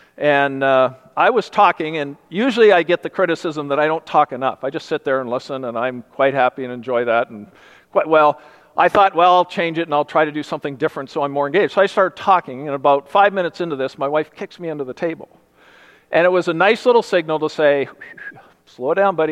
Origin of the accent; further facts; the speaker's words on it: Canada; born there; even though I was born in Canada